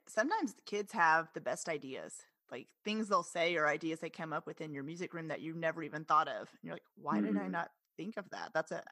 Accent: Oklahoma, United States; I'm also from Oklahoma, and I'm also a classically trained pianist.

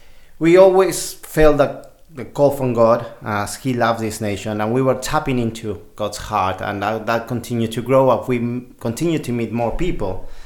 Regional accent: Argentina; English is a second language; moved away as an adult; now in England; I'm from Argentina. My wife and I moved into England in 2014

